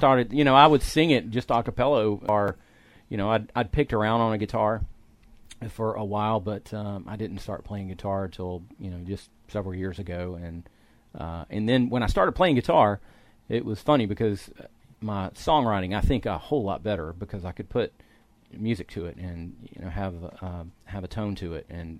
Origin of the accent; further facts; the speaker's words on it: Milton, Florida, United States; You know, growing up, I grew up in Milton, Florida, and around the panhandle of Florida.